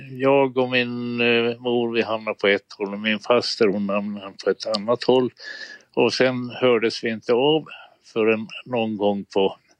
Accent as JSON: {"language": "Swedish", "region": "Karelia", "country": "Finland", "moved": "yes", "lives_now": "Sweden", "said": "Min mor och min faster, vi är från Karelen i Finland och numera på ryska sidan."}